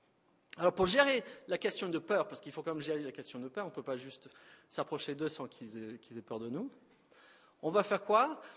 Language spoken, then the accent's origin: French; Bonneville, Auvergne-Rhône-Alpes, France; Enfin, je viens de Bonneville, je ne sais pas.